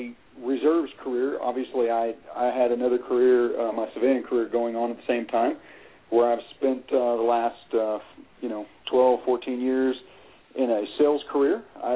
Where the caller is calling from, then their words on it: Loveland, Colorado, United States; Loveland, Colorado.